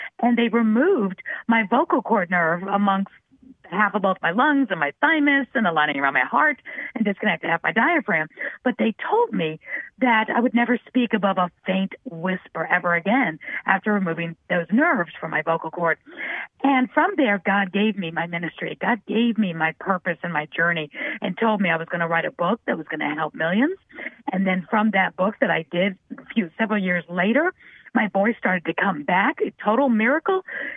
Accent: New York City, New York, United States; I was brought up in New York City.

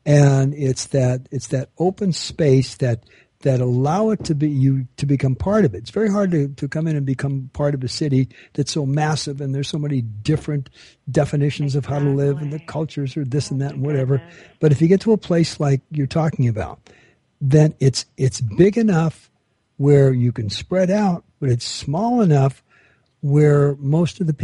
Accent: Los Angeles, California, United States; also born or lived in Alaska; I spent 20-some-odd years in the interior of Alaska. And I was brought up in Los Angeles

